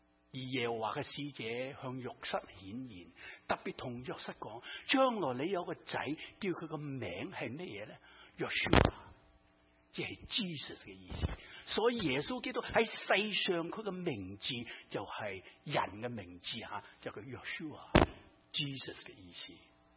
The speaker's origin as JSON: {"language": "Chinese", "country": "China", "said": "给了提示你了，我们中国人是不是有姓有名的？"}